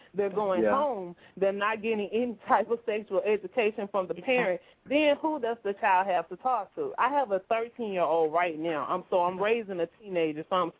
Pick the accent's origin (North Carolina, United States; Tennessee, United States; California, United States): Tennessee, United States; Chattanooga; I grew up with … in Chattanooga